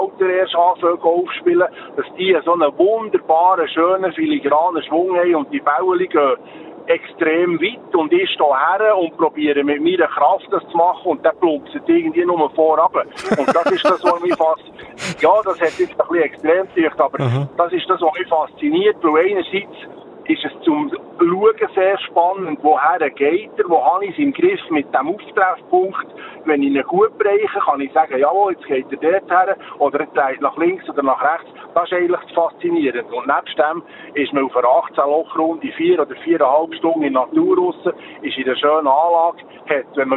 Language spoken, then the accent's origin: German; Bern, Switzerland; Ich habe ihm eigentlich immer, wie wir bei uns im Emmental sagen, ein bisschen gestürmt und gesagt, komm mal.